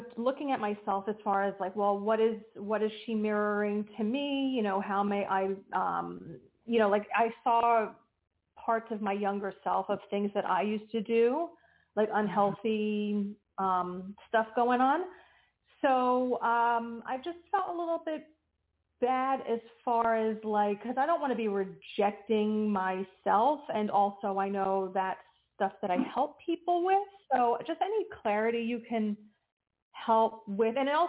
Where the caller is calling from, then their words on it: New Jersey, United States; New Jersey.